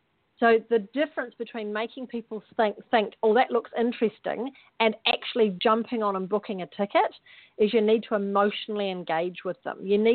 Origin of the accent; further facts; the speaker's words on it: New Zealand; accent: New Zealand; I'm sorry for my New Zealand accent probably sounds like I'm saying something completely different